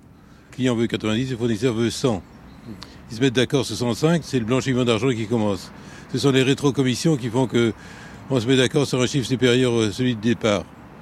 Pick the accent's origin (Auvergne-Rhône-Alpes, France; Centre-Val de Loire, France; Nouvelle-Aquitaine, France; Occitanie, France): Nouvelle-Aquitaine, France; Poitiers; Poitiers.